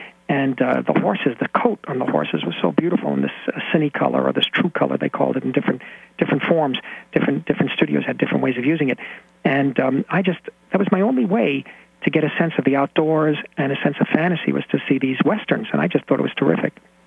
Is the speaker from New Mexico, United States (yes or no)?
no; New York City, New York, United States; I come from the Lower East Side, asthmatic kid. I was interested in the church.